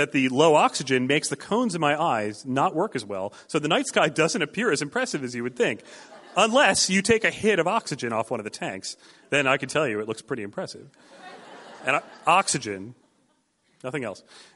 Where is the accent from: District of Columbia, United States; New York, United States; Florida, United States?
New York, United States; But I grew up outside of New York City, and there wasn't actually a lot to see there. It wasn't that pretty.